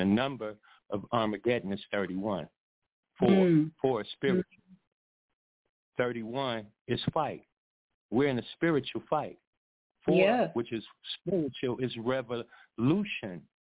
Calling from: Chicago, Illinois, United States; Sister V, this is … from Chicago, Illinois.

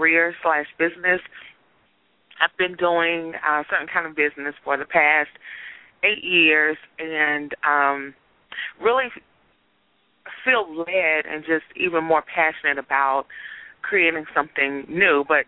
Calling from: Nashville, Tennessee, United States; Nashville.

